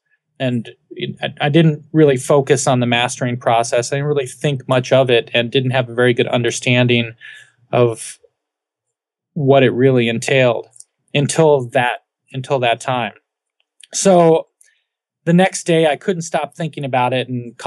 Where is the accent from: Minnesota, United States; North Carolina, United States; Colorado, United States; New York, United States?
Colorado, United States; I'm from Colorado and there weren't a lot of options back then.